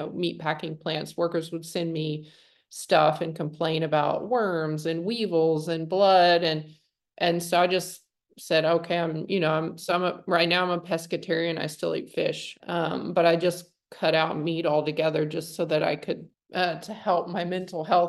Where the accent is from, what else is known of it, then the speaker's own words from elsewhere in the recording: Oak, Arkansas, United States; I am from Oak, Arkansas. It is a town of, my mom says there's 179 people in this town. I'm not sure how she knows that, but it's a very small town in the Ozark Mountains.